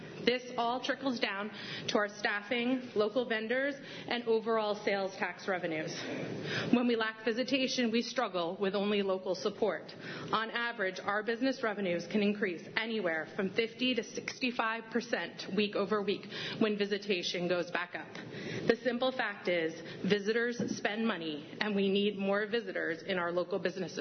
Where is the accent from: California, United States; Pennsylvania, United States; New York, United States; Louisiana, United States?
New York, United States; Ithaca; I'm actually from Ithaca, but that's okay. good evening.